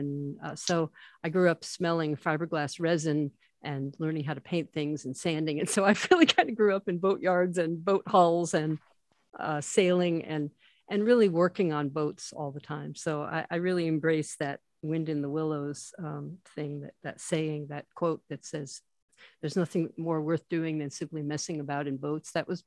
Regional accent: New York, United States; originally I'm from the East Coast. I grew up in coastal Long Island in New York.

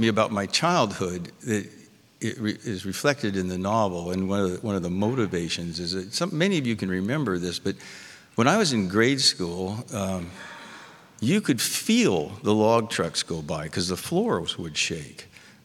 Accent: Seaside, Oregon, United States; And five of my friends lost their fathers when I was growing up in Seaside. That's a tiny little town.

